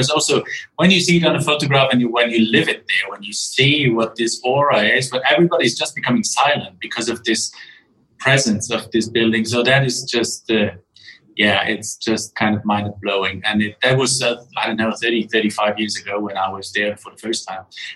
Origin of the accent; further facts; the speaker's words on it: Trentino-Alto Adige, Italy; English is a second language; we are actually quite close with our home base studio where I grew up. So it's in the Dolomites. It's sort of a little alpine region touching the borders of Switzerland and Austria.